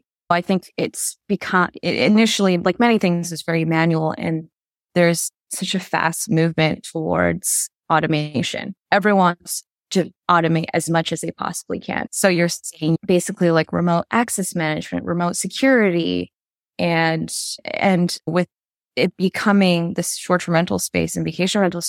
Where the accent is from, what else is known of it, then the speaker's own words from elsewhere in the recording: Canada; I'm Canadian.